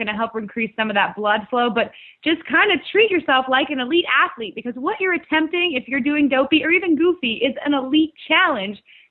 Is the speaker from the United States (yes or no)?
yes; Florida, United States; I guess I'm from Florida, so I don't have that whole family